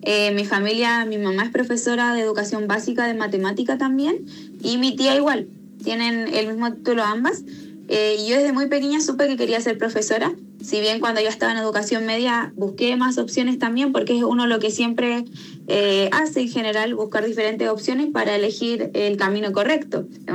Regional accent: Chile; a mí como docente chilena

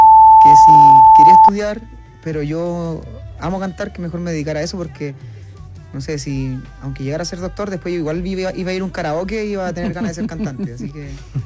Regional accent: Taltal, Antofagasta, Chile; Ahí me fui a Taltal y ya...

